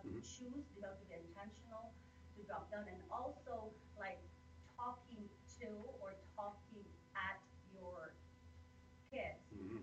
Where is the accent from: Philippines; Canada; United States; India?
Philippines; as a Filipino, you know, we grew up in the Philippines